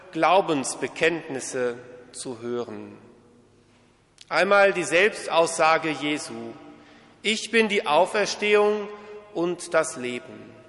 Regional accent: Löningen, Lower Saxony, Germany; In meiner Heimatgemeinde in Löningen, im Südoldenburger Land, im Landkreis Cloppenburg, Niedersachsen

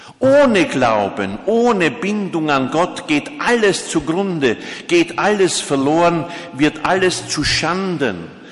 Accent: Austria; Ich bin aber gekommen, nicht als ein Österreicher

